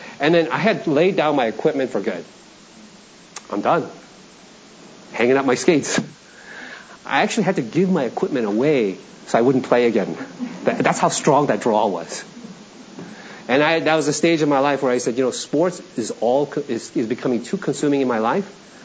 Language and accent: English; Toronto, Ontario, Canada; I grew up in Toronto, and, you know, Angela's gone, but my goal was to be like the first Korean NHL hockey player